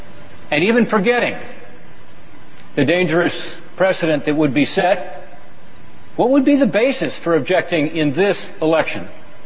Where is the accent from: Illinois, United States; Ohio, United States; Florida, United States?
Ohio, United States; some Democrats chose to object to the electors from my home state of Ohio after the 2004 elections